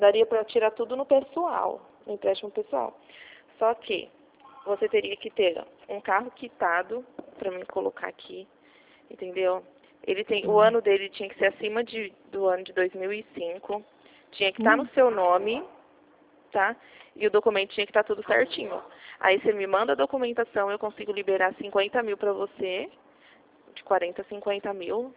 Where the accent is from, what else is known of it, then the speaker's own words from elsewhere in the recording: Marília, São Paulo, Brazil; Eu sou de Marília.